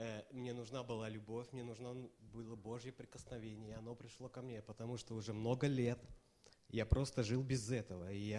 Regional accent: Helsinki, Uusimaa, Finland; Я приехал из Финляндии, из Хельсинки.

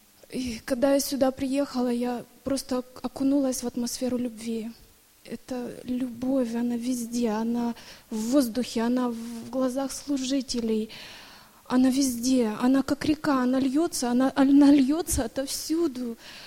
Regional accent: Mülheim, North Rhine-Westphalia, Germany; я из Германии, Мюльхайм.

